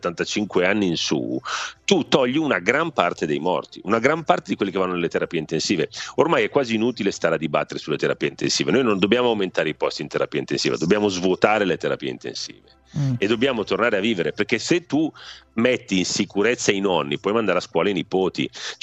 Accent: Milan, Lombardy, Italy; Io ho sempre pensato, da milanese, di vivere nella regione più efficiente e dinamica d'Italia.

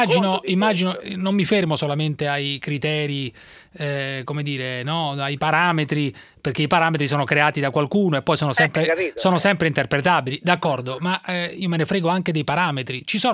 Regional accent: Rome, Lazio, Italy; now in Milan, Italy; Ma non lo dico in quanto romano, abito da ormai più di 10 anni a Milano.

